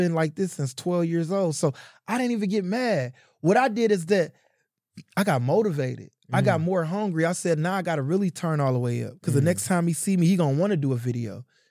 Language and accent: English; Detroit, Michigan, United States; Because I got tough skin. I'm from Detroit, Michigan, and I know how to fake it till I make it.